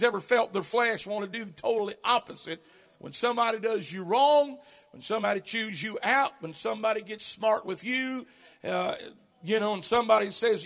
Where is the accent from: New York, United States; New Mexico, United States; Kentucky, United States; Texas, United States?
Kentucky, United States; Honey, we're just strange. We're from Kentucky.